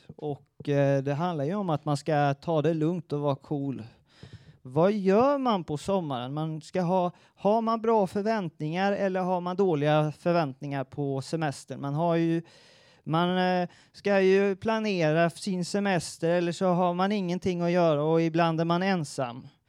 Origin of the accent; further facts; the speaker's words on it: Västra Götaland County, Sweden; now in Lund, Sweden; Och jag kommer ju från Bohuslän så jag kan det där